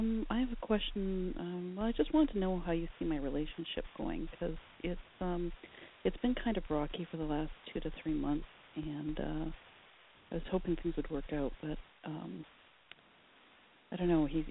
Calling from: Winnipeg, Manitoba, Canada; I'm calling from Winnipeg.

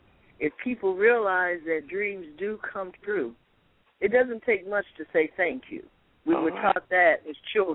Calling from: Detroit, Michigan, United States; I'm calling from Detroit, Michigan.

